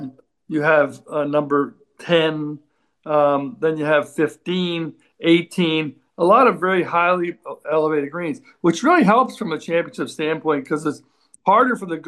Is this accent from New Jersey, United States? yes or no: yes; Montclair, New Jersey, United States; No, I played a lot of junior golf in the metropolitan area. I was from Montclair, New Jersey.